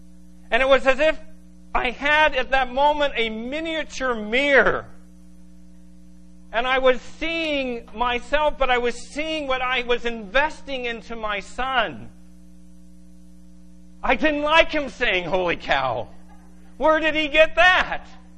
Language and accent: English; California, United States; and I'm from Southern California, and a house on cinder block in an earthquake scares me